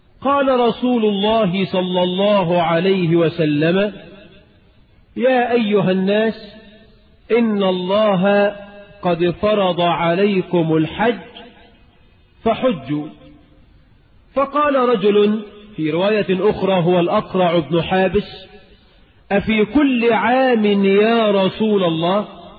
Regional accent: Egypt

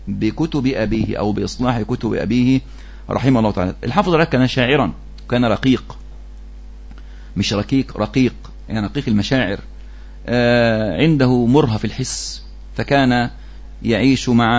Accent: Egypt; في عندنا في مصر حتى اسمها عرق العراق، عرق أظنها إيه تقريبا في الجنوب،

